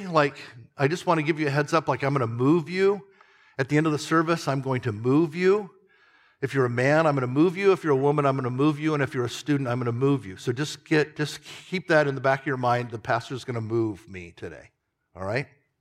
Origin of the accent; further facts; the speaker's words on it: Anaheim, California, United States; You know, I grew up in Anaheim, California, just blocks from Disneyland.